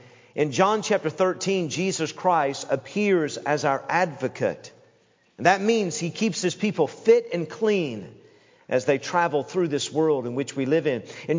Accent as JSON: {"language": "English", "region": "Tennessee", "country": "United States", "tie": "born or raised there", "said": "I remember years ago growing up in Tennessee"}